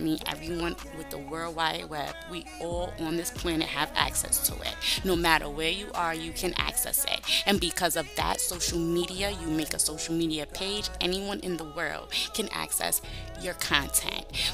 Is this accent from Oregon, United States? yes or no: no; Brooklyn, New York, United States; being from New York just like her, even though she's from the Bronx, I'm from Brooklyn